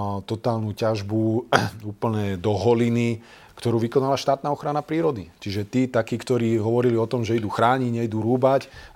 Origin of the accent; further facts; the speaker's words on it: Trenčín Region, Slovakia; Čiže ja pochádzam z Hornej Nitry